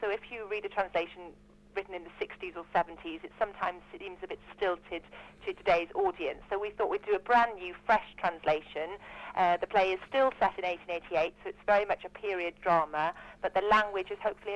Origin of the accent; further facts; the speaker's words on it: Wales, United Kingdom; I'm originally from Wales, so I do quite a lot of Welsh TV.